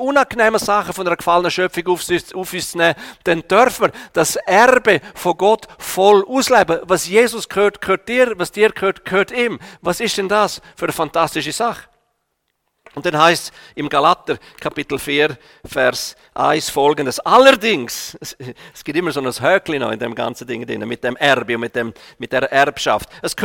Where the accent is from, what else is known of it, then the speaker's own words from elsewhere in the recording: Switzerland; darum dürfen wir auch als Schweizer, dürfen wir zwischendurch ein bisschen heilig verrückt sein.